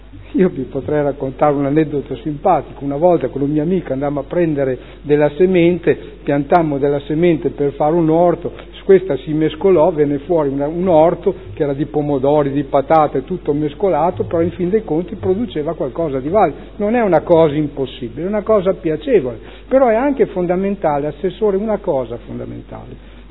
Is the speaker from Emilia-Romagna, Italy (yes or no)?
yes; Modena, Emilia-Romagna, Italy; questo aspetto bucolico che abbiamo come modenese con gli orti.